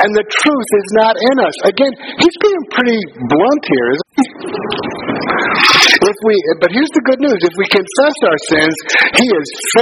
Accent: New York City, New York, United States; When I was growing up, I was raised Roman Catholic in New York City in the 1950s, okay?

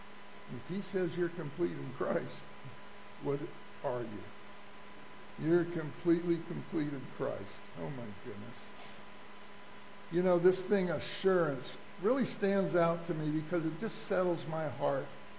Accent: United States; I'm thankful that I'm American.

